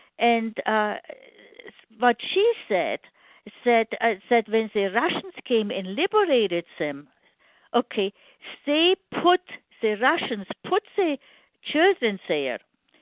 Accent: Germany; when I grew up in Germany after the war, we never heard anything

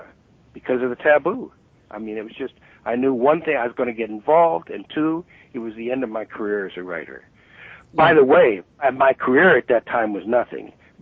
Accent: United States; I'm not a German, you know, I'm an American.

